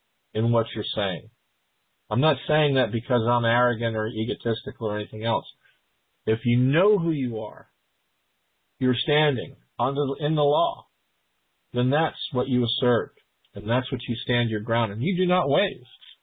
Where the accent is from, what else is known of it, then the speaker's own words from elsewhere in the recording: United States; born there; I am an American national by birth.